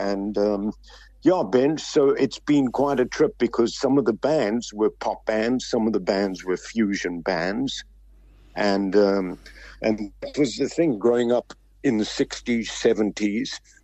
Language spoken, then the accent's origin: English; Johannesburg, Gauteng, South Africa; I was born in Johannesburg, in Yeovil, China. I grew up in Yeovil with all the gangs